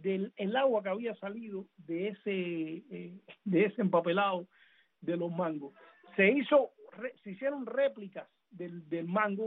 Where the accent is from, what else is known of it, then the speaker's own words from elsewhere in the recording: Cuba; el cubano, por su idiosincrasia y sus tendencias al choteo, como decía Mañas, pues no nos tomamos las cosas tan en serio como los asiáticos